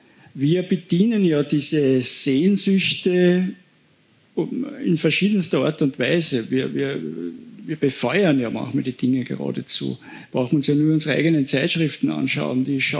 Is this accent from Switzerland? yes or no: no; Salzburg, Austria; Ich bin kein Tiroler, ich bin ein Salzburger.